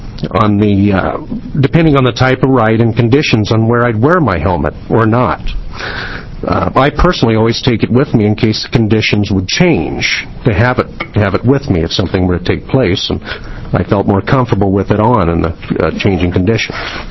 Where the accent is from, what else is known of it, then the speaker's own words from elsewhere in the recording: Salem, Oregon, United States; from Salem